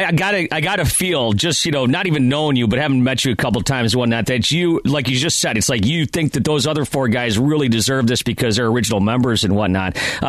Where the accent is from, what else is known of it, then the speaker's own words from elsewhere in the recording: Buffalo, New York, United States; I grew up in Buffalo in Western New York. I saw you at Memorial Auditorium.